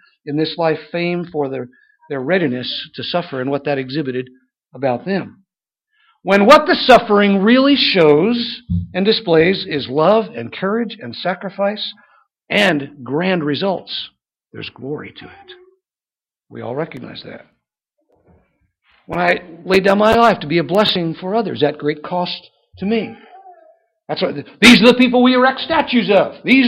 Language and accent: English; New Jersey, United States; I was raised in New Jersey. My views of the Civil War have changed a lot since I moved south.